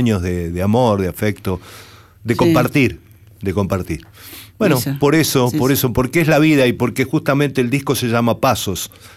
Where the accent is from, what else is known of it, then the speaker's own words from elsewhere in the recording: Buenos Aires, Argentina; Yo nací ahí en Once, Abasto, en Anchorena y Rivadavia. Y iba a una escuela que estaba muy cerca de mi casa, que estaba en Sánchez de Bustamante y Sarmiento.